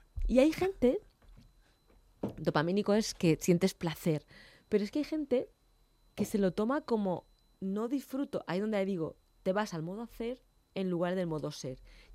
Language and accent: Spanish; Region of Murcia, Spain; Pues yo me voy a la playa Murcia, a mi tierra.